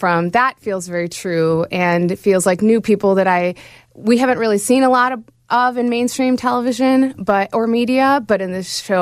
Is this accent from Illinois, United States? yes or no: yes; Chicago, Illinois, United States; I was writing about growing up in Chicago. So growing up in Chicago, I didn't know that, oh, it's East and West.